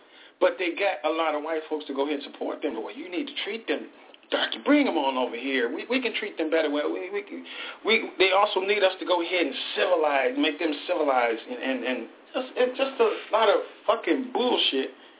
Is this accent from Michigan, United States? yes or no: no; Alabama, United States; born there; As a matter of fact, I was born in Alabama, so that's why I got more loyalty to Alabama than I do my blackness.